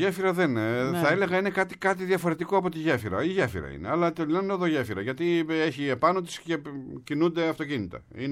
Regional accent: Ptolemaida, Western Macedonia, Greece; Χαιρετισμού στην πατρίδα μου την Πτολεμαίδα.

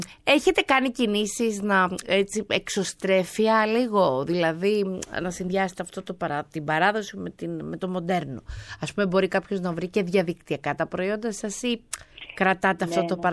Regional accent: Kalamata, Peloponnese, Greece; Και είμαστε από την Καλαμάτα, οπότε μπορεί και να έχουμε καμιά.

